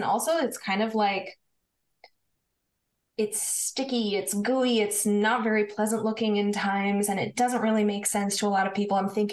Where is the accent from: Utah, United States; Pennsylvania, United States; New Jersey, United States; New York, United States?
Utah, United States; I grew up in Utah and it's mountainous, but it's also very deserty.